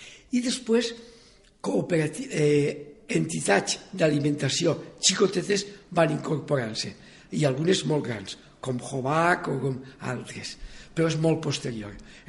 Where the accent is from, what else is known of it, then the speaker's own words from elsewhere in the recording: Catarroja, Valencian Community, Spain; I les reunions les fem en el meu poble, en Catarroja